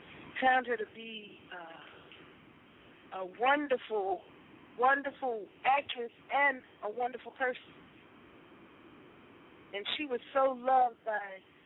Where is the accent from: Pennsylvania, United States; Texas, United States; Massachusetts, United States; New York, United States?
Pennsylvania, United States; Philadelphia; That comes from being growing up in Philadelphia as a little girl, and I always had vacations in South Carolina.